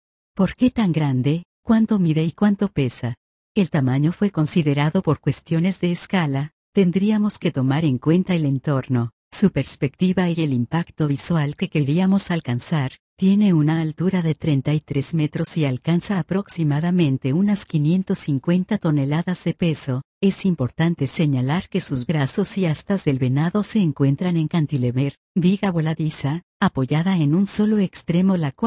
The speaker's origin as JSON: {"language": "Spanish", "town": "Hermosillo", "region": "Sonora", "country": "Mexico", "tie": "born there", "said": "Nací en Hermosillo, Sonora, México, soy el tercero de 5 hermanos y soy la 4ta generación de una familia de escultores."}